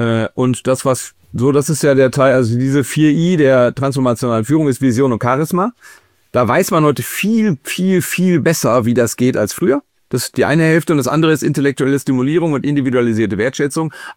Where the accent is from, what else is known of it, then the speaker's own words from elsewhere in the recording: North Rhine-Westphalia, Germany; Ich komme ja aus NRW, im Sauerland, da stehen die Leute tierisch auf Schützenfeste.